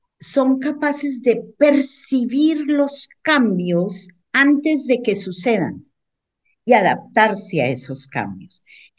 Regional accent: Colombia; born there; yo nací en Colombia

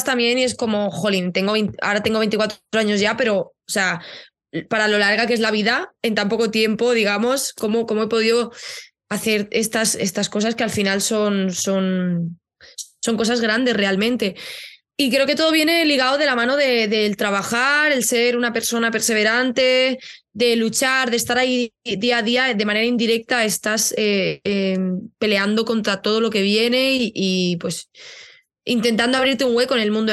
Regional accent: Barcelona, Catalonia, Spain; moved away as an adult; now in Madrid, Spain; yo nací en Barcelona, me he criado allí, he vivido toda mi vida hasta hace un par de años, bueno, 2 años y medio ya

